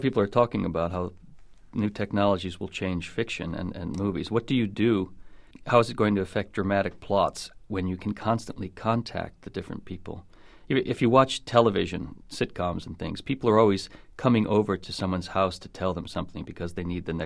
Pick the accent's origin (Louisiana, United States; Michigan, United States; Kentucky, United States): Michigan, United States; Detroit; this idea of a family and a collection of girls being suicidal actually came out of the experience of growing up in Detroit.